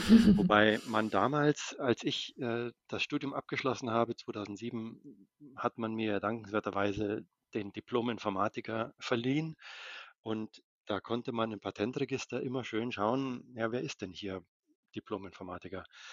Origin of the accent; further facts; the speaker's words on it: Rosenheim, Bavaria, Germany; ich komme aus Rosenheim ursprünglich, habe in München dann auch studiert